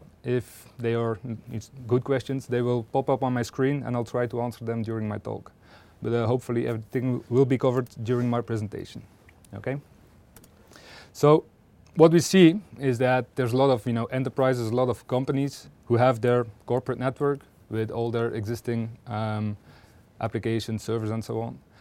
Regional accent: Belgium; English is a second language; I'm CDO at Codeit. I'm from Belgium.

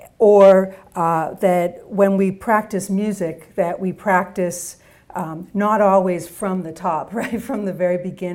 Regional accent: Boston, Massachusetts, United States; I'm from Boston. So we have Micro Center.

